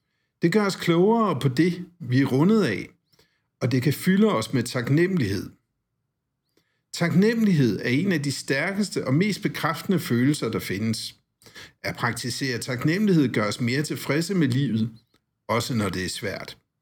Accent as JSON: {"language": "Danish", "town": "Haderslev", "region": "Region of Southern Denmark", "country": "Denmark", "tie": "born or raised there", "said": "Haderslev, den by, hvor jeg voksede op og som jeg forlod i sommeren 1990."}